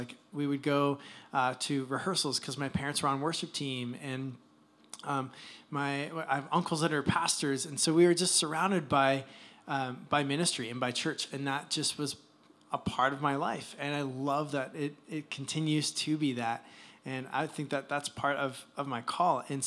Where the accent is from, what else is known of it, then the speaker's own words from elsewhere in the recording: Toronto, Ontario, Canada; I grew up in Canada, in Toronto.